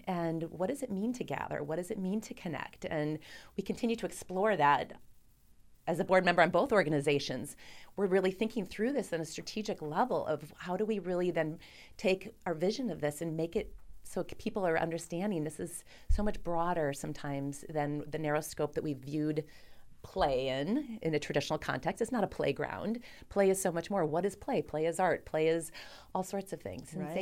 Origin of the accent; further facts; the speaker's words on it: Sheboygan, Wisconsin, United States; As I moved back to Sheboygan, I grew up in Sheboygan, moving back to the community was really important as a place to raise my children.